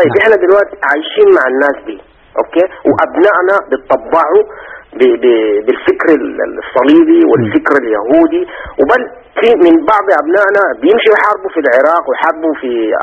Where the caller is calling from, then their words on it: Netherlands; أنا اتصل من هولندا.